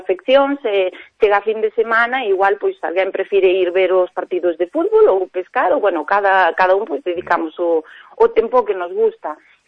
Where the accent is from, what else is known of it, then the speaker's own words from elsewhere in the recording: Galicia, Spain; Eu son daqui da Costa da Morte toda a vida.